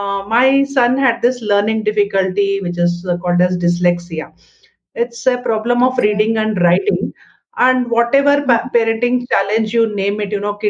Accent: Bangalore, Karnataka, India; So about myself … from Bangalore.

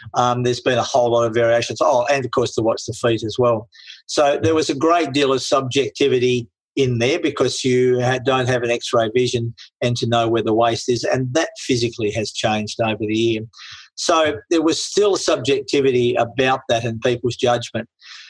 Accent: Tasmania, Australia; I come from Tasmania.

